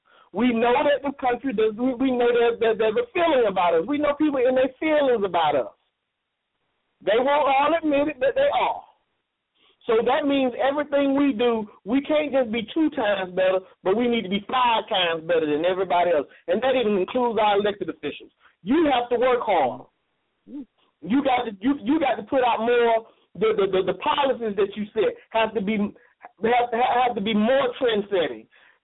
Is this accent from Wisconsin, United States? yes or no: no; Gresham Park, Georgia, United States; And I'm from, and I was raised in DeKalb County, Gresham Park. Y'all know about that 34.